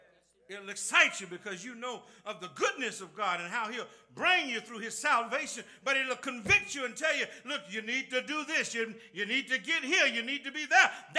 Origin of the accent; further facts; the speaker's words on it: Shreveport, Louisiana, United States; Look, when I was growing up in Shreveport, Louisiana, Cedar Grove was where I was.